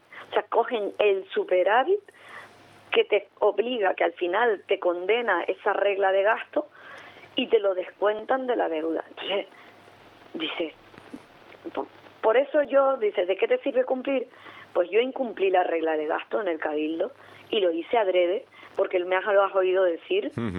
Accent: Canary Islands, Spain; somos canarios y que queremos lo mejor para nuestras islas

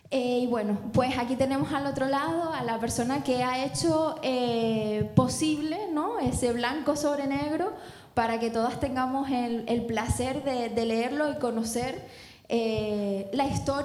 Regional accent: Canary Islands, Spain; soy tinerfeña y me siento muy orgullosa de donde soy

